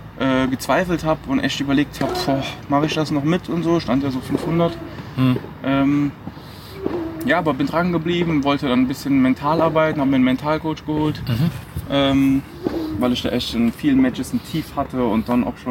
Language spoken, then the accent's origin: German; Merzig, Saarland, Germany; born there; ich bin in Deutschland geboren, im Saarland, in Herzig, aber meine Eltern sind beide im Libanon geboren.